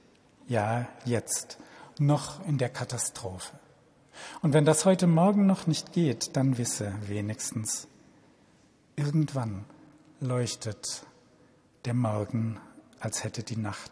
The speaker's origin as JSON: {"language": "German", "town": "Karlsruhe", "region": "Baden-Württemberg", "country": "Germany", "tie": "born there", "said": "an die großherzogliche Regierung in Karlsruhe adressiert, meine Geburtsstadt."}